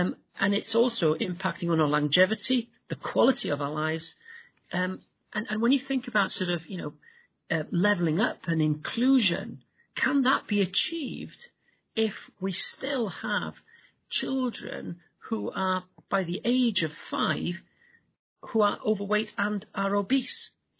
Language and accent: English; Wales, United Kingdom; I'm from North Wales, and I worked as what we called a challenge advisor in North Wales